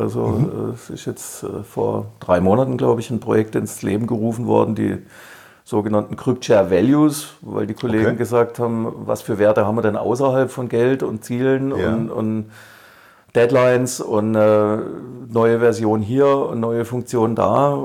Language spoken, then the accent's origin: German; Baden-Württemberg, Germany; als Badener